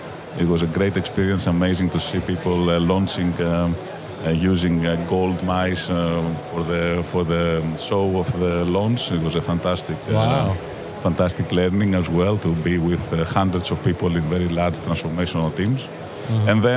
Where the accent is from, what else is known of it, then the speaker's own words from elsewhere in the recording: Greece; also born or lived in United Kingdom; So I'm born Greek. I actually born and brought up in Greece.